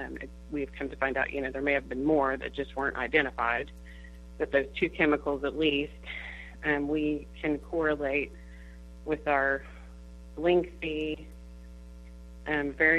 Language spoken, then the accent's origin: English; Tulsa, Oklahoma, United States; Right. I am from Tulsa, Oklahoma, and so is my husband.